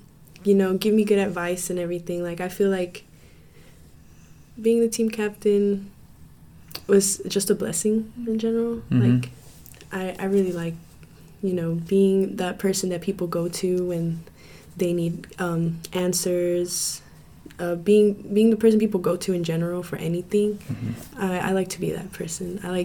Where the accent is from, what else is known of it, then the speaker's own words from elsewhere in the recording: Fresno, Texas, United States; also born or lived in Houston; So I was born in Houston, Texas, and I grew up in the southwest part in a little town called Fresno.